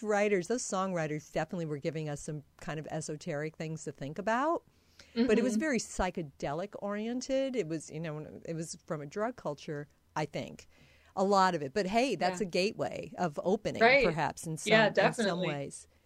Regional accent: Midwest, United States; because I grew up in the Midwest as well.

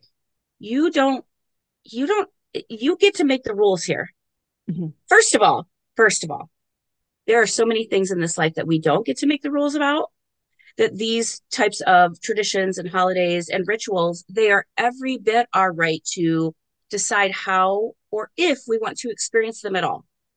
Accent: United States; So I celebrate Mother's Day because I'm American. I'm here.

